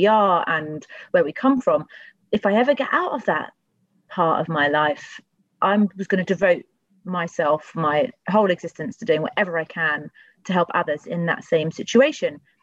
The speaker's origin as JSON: {"language": "English", "town": "Tooting", "region": "London", "country": "United Kingdom", "tie": "born or raised there", "said": "So I grew up in Tooting, which is the area that I represent, and have a Polish mum, a Pakistani dad"}